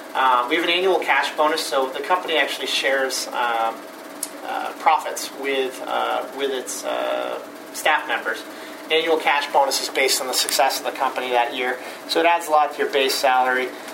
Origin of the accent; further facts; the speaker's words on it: Fall River, Massachusetts, United States; I grew up here in Fall River, and one of the girls I went to elementary school, middle school, Durfee with, she